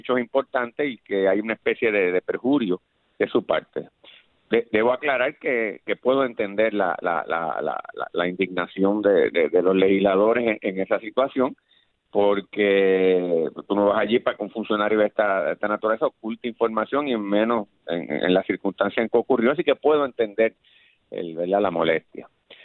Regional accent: Guaynabo, Puerto Rico; porque yo vengo de Guaynabo, de la escuela pública, y yo soy así

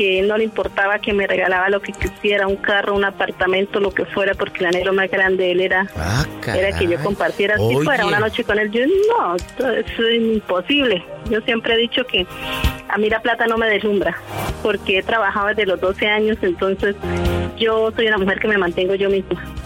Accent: Santander, Colombia; Sí, soy santandereana, doctor.

